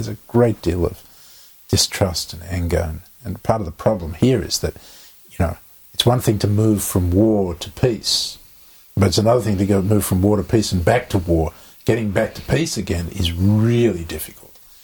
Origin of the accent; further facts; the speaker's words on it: United States; in the Jewish community, and I experienced this as an American Jew, it was a very hard experience for me.